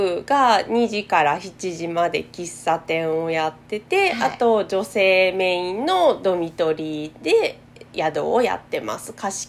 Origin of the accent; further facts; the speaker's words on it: Karatsu, Saga, Japan; 佐賀県唐津市に私は出身なんですけれど、はい、こっちに戻ってゲストハウスをやりたいと思ってる